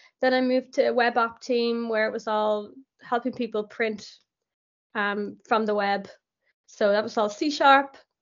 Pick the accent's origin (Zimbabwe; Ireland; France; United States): Ireland; Dublin, Leinster; Yes, I'm from Ireland. I'm from Dublin